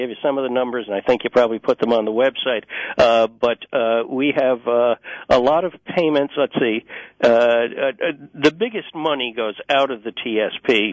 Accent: New York, United States; I'm from New York, and you may be able to tell that when I start talking fast.

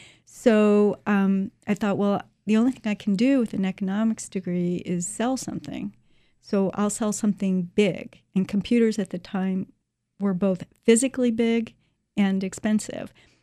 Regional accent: Severna Park, Maryland, United States; I grew up here in Maryland in Anne Arundel County in the Severna Park area. I went to Severna Park High School.

